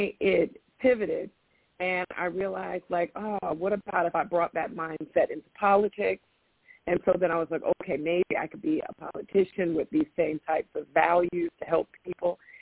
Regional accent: Florida, United States; I'm from Florida

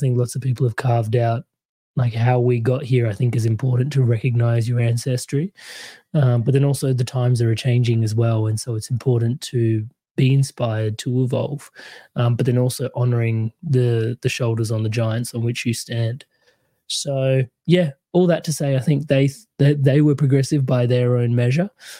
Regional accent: Adelaide, South Australia, Australia; born there; Yeah, I was born in Australia in a small city called Adelaide.

